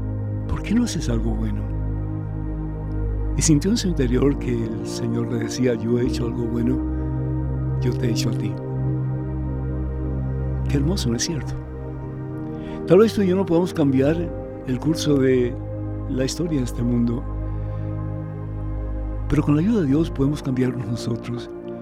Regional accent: Cuba; Él es de Venezuela, yo soy de Cuba.

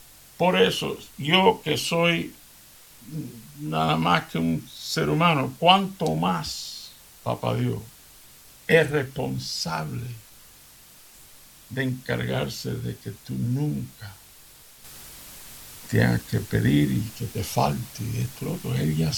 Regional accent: Seville, Andalusia, Spain; aprendí en Sevilla cuando yo me estaba criando. Mi adolescencia fue en Sevilla, España.

